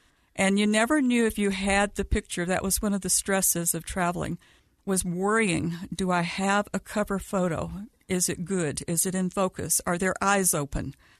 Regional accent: Georgia, United States; My home state of Georgia had one stake in Atlanta, and now there are several stakes in the Atlanta area, as well as a temple. In my little hometown, I grew up in a town that had about 800 people called Uvalde

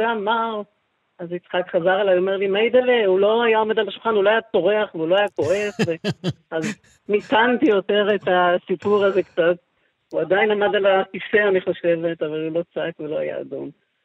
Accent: Ramat HaSharon, Central District, Israel; אני גדלתי בכלל ברמת השרון, בנסדות של תותים

